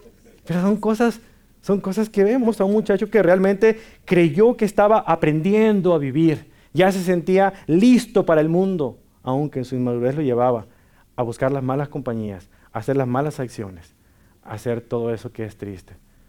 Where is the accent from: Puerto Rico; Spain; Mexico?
Mexico; como decimos en mi tierra mexicana